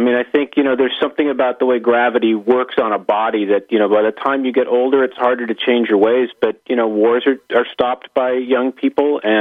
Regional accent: Los Angeles, California, United States; In Los Angeles, I mentioned before, Bob, that Los Angeles is my hometown, and I'm back there 2, 3, 4 times a year

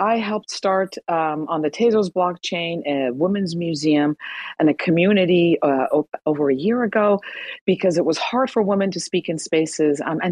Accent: Iran; born there; first language Persian; English is a second language; My mother tongue is not English. It is Farsi. I was born in Iran.

